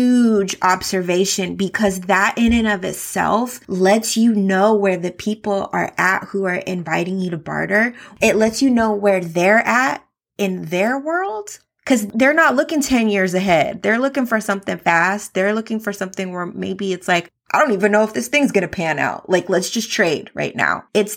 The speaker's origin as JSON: {"language": "English", "region": "California", "country": "United States", "tie": "born or raised there", "said": "growing up in the Bay Area, California, really like enlightened me to a lot of things because around a lot of artists"}